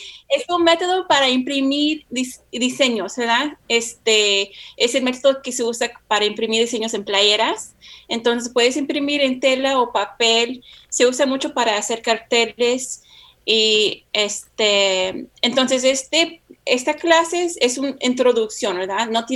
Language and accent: Spanish; Salinas, California, United States; now in San Francisco, United States; yo crecí, estoy acá en California, estoy ahorita en San Francisco. Yo me crecí aquí en Salinas. Mis abuelitos, por lado de mi papá, vinieron de Jalisco y mi mamá de Arizona y Texas.